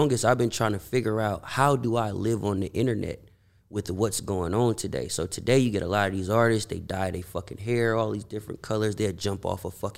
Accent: California, United States; For those who don't know, I'm from the Bay Area.

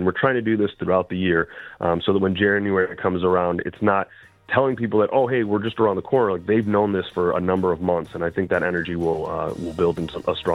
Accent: Detroit, Michigan, United States; I grew up in Metro Detroit, and I went to auto shows as a kid

